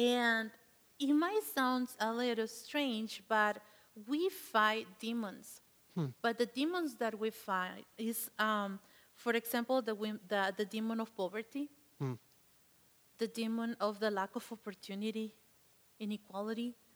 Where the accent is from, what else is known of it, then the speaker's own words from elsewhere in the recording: Mexico; I am originally from Mexico.